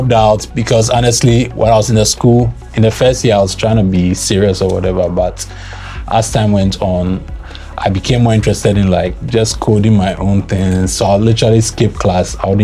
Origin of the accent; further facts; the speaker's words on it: Ghana; moved away as an adult; I was born and raised in Ghana, went to Infantepim.